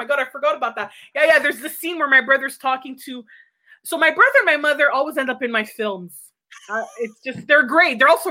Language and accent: English; Montreal, Quebec, Canada; I was born and raised in Montreal.